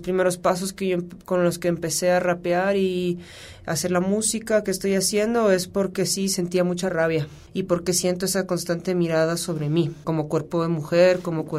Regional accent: Riobamba, Chimborazo, Ecuador; Yo soy de Ecuador, soy de Riobamba, nací en el campo.

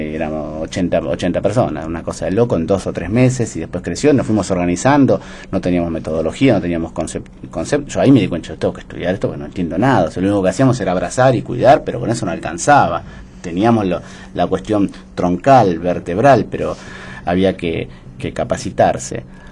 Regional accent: Martínez, Buenos Aires Province, Argentina; Yo me crié en Martínez, y eran tiempos difíciles, tiempos de dictadura.

